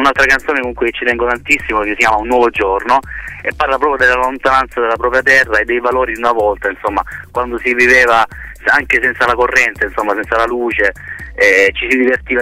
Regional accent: Apulia, Italy; moved away; parte tutto un po' da quando sono partito dal Salento per arrivare nel Veneto, dove mi trovo tuttora a lavorare

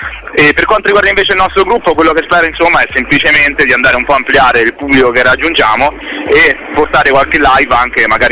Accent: Rome, Lazio, Italy; now in Turin, Italy; io sono romano ma vivo a Torino

